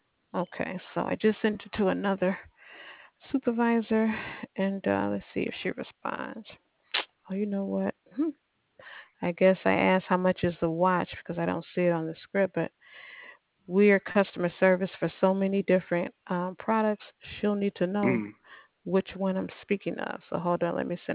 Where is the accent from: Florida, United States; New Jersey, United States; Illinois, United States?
Illinois, United States; Chicago; I'm from Chicago, so the snow that we did get here was nothing.